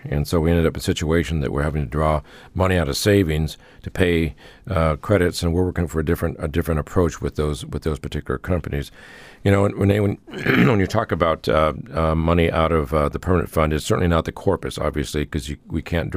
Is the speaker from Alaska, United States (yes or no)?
yes; Fairbanks, Alaska, United States; born there; I was born in Fairbanks.